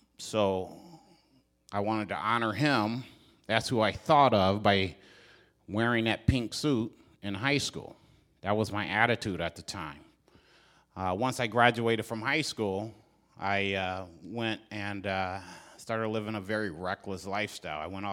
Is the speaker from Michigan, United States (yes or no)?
yes; Kalamazoo, Michigan, United States; I grew up in Southwest Michigan, Kalamazoo, Michigan. Grew up in a Southern Baptist church, a large church